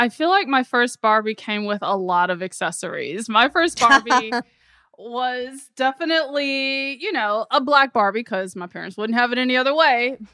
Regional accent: Memphis, Tennessee, United States; It was a reality shifting thing for us growing up in Memphis, Tennessee, where, you know, there were some pretty explicit gender norms communicated to us day in and day out.

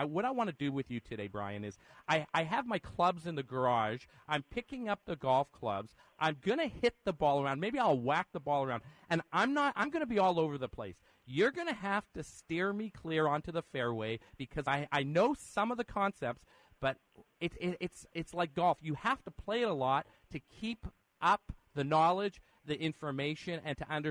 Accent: Canada; I'm from Canada

